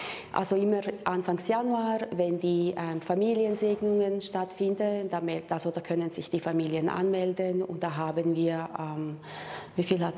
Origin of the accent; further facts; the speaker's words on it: Croatia; now in Chur, Switzerland; Ich komme aus Chur, ursprünglich aus Kroatien.